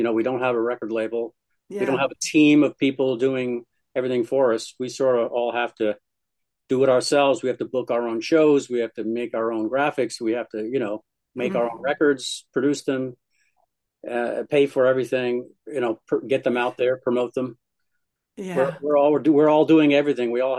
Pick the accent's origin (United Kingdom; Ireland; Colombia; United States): United States; the South; I grew up in the South, and my grandmother and my mother were both from Kentucky originally